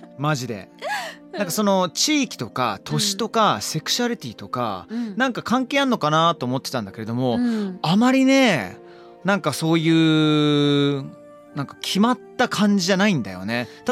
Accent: South West England, United Kingdom; 特に南のサマーセット、僕の地元サマーセットっていうところなんですけれども

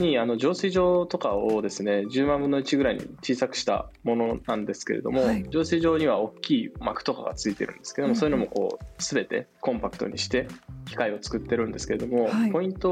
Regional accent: Tokushima, Japan; 私の実家は徳島県っていう、はい、あの、はい、非常に田舎のところの山の中で、

